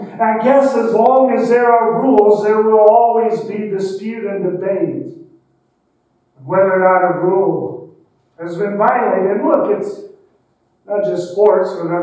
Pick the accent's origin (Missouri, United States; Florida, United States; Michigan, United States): Missouri, United States; Kansas City; So maybe if it had been the Phillies or my hometown Kansas City Royals, maybe I would have thought about it